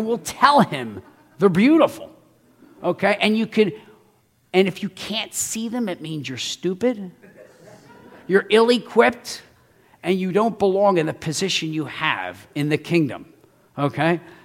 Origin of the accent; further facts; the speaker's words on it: United States; I was sent here to defend the interests of America. I'm an American.